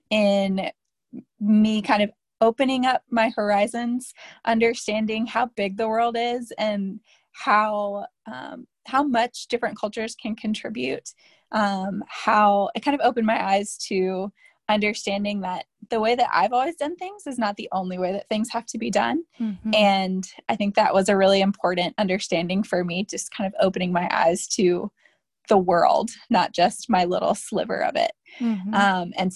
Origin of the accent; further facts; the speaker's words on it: North Carolina, United States; So I am originally from the Outer Banks of North Carolina. I went to UNC for undergrad and didn't really know what I was going to do with myself after college.